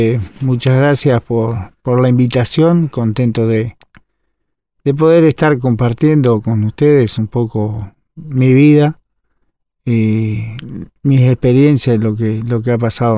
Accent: Buenos Aires, Argentina; now in Paysandú, Uruguay; vivo en Paysandú, República Oriental del Uruguay, pero no siempre. Nací en Argentina, me crié en Buenos Aires, tuve una infancia relativamente buena.

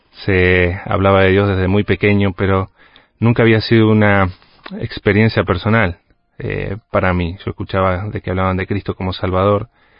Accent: Montevideo, Uruguay; now in Argentina; Y así es, yo soy de Montevideo. Aquí la capital del pequeño país de Uruguay, pero grande de corazón. Y ya desde el año 98 estoy en Argentina

